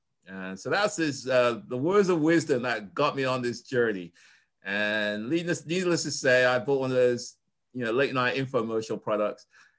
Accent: England, United Kingdom; also born or lived in Ghana; now in United States; I was born in Ghana, and then when we were 5 years old, I moved to England. So I lived in England until I came to the US October the 17th, 1985

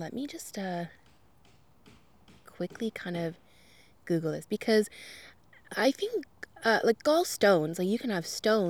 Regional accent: Guelph, Ontario, Canada; I'm originally from Guelph, so that was kind of nice to have someone there closer to, I guess, my mom essentially

